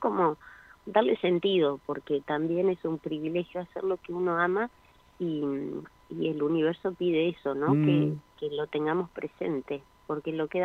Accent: San Salvador, Entre Ríos, Argentina; yo soy nacida en Entre Ríos, en una ciudad que se llama San Salvador.

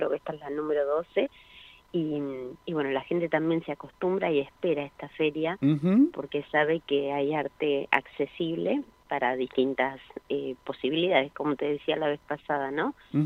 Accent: San Salvador, Entre Ríos, Argentina; yo soy nacida en Entre Ríos, en una ciudad que se llama San Salvador.

